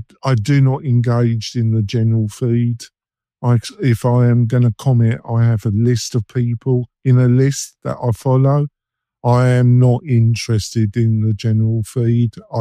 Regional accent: England, United Kingdom; and I'm English, so I need to brighten myself up

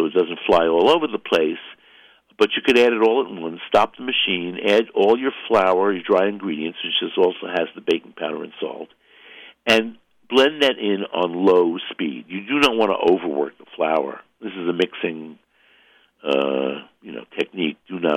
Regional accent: Brooklyn, New York, United States; because it was a standard bakery item in here when I grew up in Brooklyn, and it somehow coffee cake, crumb cake, became a thing in the Italian American community, at least here in Brooklyn.

